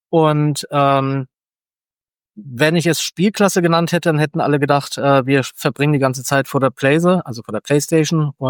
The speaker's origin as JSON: {"language": "German", "region": "Lower Saxony", "country": "Germany", "also_born_or_lived": "Mexico", "moved": "as an adult", "lives_now": "Hamburg, Germany", "said": "vor 20 Jahren bin ich aus Niedersachsen nach Hamburg gekommen, um als Lehrer anzufangen."}